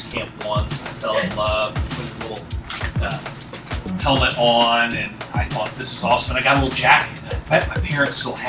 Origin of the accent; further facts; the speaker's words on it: United States; Like my town, I grew up in Franklin County.